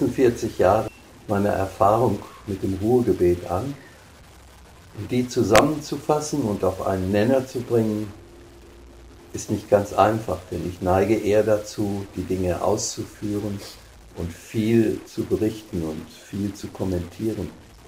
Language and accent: German; North Rhine-Westphalia, Germany; hier in Deutschland, möglichst auch in meiner Heimat Westfalen, einen kleinen Wohnbereich zu haben